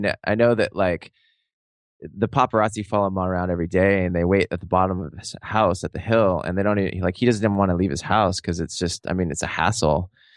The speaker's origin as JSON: {"language": "English", "town": "Seattle", "region": "Washington", "country": "United States", "tie": "born or raised there", "said": "And I grew up in Seattle. I was living in Seattle at the time."}